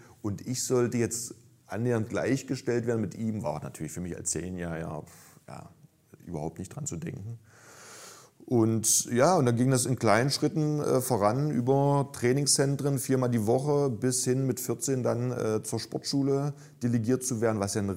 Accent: Magdeburg, Saxony-Anhalt, Germany; born there; gebürtiger Magdeburger, Traum leben dürfen, Familie ist vor Ort

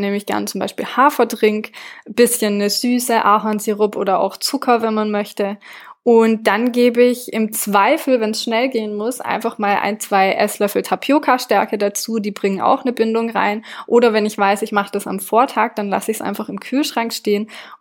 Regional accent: France; ich bin ja in Frankreich aufgewachsen

